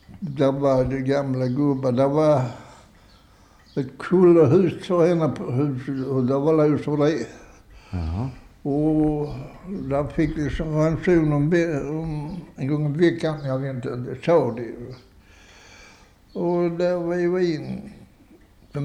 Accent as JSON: {"language": "Swedish", "town": "Ängelstad", "region": "Kronoberg County", "country": "Sweden", "tie": "born or raised there", "said": "Och jag vill ju gå till underbar där hemma i Ängelstad. Det var ett gammalt skitfattighus och där gick man annorlunda."}